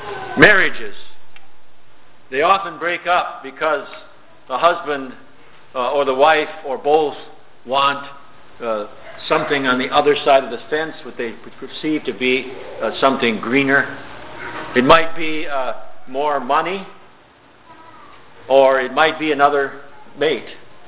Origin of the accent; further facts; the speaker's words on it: Minnesota, United States; there was a dairy in my hometown in southern Minnesota that had a cartoon cow named Elsie.